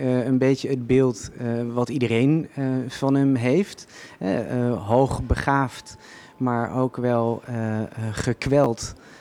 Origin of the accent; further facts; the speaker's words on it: Helvoort, North Brabant, Netherlands; born there; ik ben geboren in Helvoort, waar de familie tussen 1871 en 1875 heeft gewoond